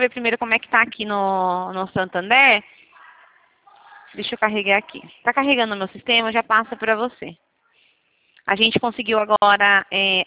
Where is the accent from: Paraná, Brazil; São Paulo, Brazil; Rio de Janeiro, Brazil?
São Paulo, Brazil; Rio Claro